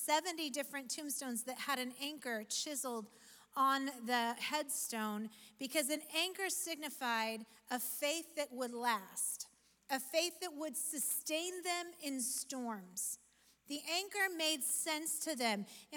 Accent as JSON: {"language": "English", "region": "Oregon", "country": "United States", "tie": "born or raised there", "also_born_or_lived": "Nebraska", "said": "But because I grew up in Oregon, where thunder and lightning is pretty rare, and it passes through quickly. But then we moved to Nebraska, Midwest, I know."}